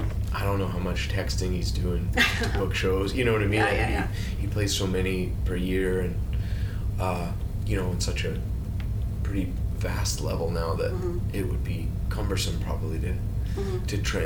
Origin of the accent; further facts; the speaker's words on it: Philadelphia, Pennsylvania, United States; And because I'm from Philly, there's like, you know, a whole back line's worth of gear.